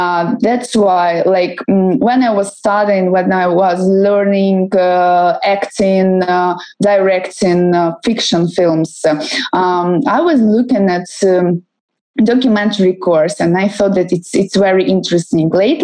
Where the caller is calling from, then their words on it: Kyiv, Ukraine; English is a second language; I'm calling from Kyiv, from Ukraine.